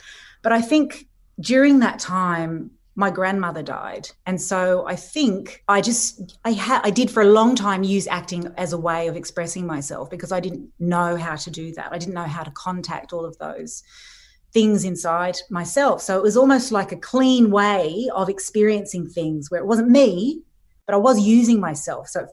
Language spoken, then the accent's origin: English; Sydney, New South Wales, Australia; I grew up in Sydney